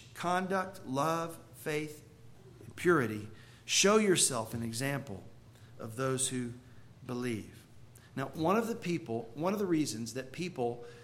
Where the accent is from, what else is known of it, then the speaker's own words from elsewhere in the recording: DeRidder, Louisiana, United States; Last weekend, I was in my hometown of DeRidder, Louisiana, where I grew up in that church.